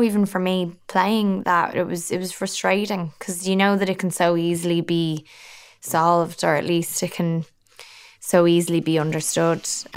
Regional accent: Ireland; accent: Irish; You know, like my Irish accent is very, very sort of forward and lyrical, and you'll find that most people in Ireland are like that.

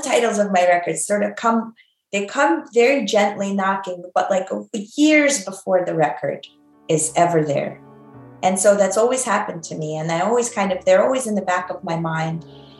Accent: Russia; English is a second language; my grandparents are from Ukraine and everybody fought in World War II together. And it to me, like growing up in Soviet Russia, like there was no difference between our relatives from Moscow versus our relatives from Odessa

